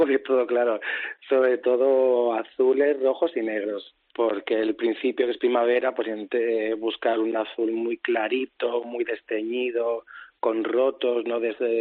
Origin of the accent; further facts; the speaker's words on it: San Cristóbal de Entreviñas, Castile and León, Spain; also born or lived in Zamora; Nací en Zamora, me crié en un pueblo de... Bueno, en San Cristóbal, entre Viñas.